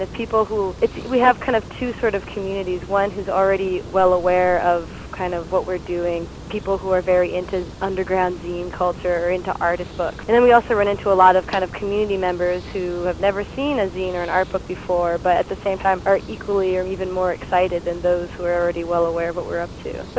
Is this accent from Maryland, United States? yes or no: no; Virginia, United States; I'm 23 years old. I'm from Virginia